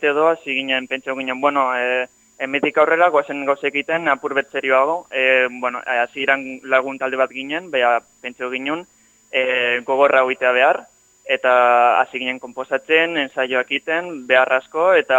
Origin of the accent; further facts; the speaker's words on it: Basque Country, Spain; now in Barcelona, Spain; Ni euskalduna naiz, bai, oindela 11 urte bizinazke Bartzelonan